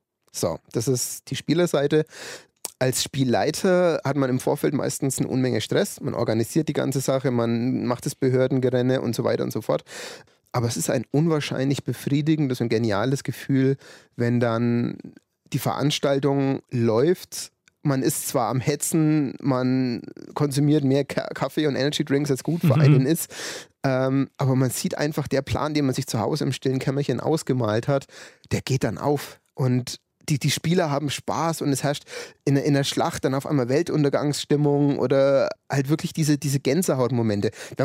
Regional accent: Hof, Bavaria, Germany; Ja, das ist in Oberfranken, da wo ich herkomme, aus dem Hoferraum.

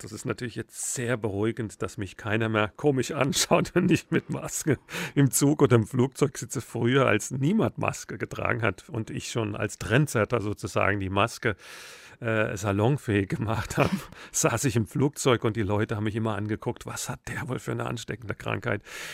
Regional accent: Kiedrich, Hesse, Germany; wie oft ich irgendwo auf der Welt in Australien gefragt wurde, woher kommen Sie? Wenn ich dann Kiedrich gesagt habe

